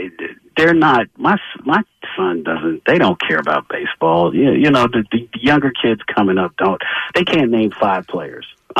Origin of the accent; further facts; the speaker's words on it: Atlanta, Georgia, United States; No, you know, and I'm from Atlanta.